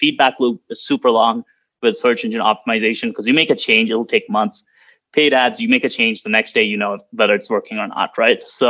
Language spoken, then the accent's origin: English; Toronto, Ontario, Canada; So I'm from Toronto in Canada.